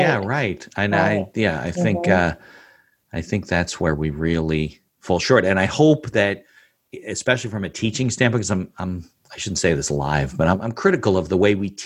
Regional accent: New Jersey, United States; I grew up in Jersey suburbs too.

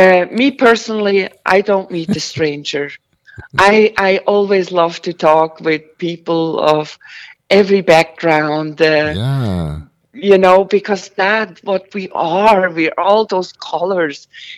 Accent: Switzerland; English is a second language; now in United States; I'm from Switzerland.

